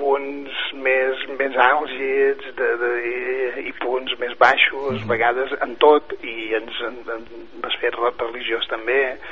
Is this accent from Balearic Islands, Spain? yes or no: yes; Ciutadella, Balearic Islands, Spain; born there; jo vaig néixer a Ciutadella, justament.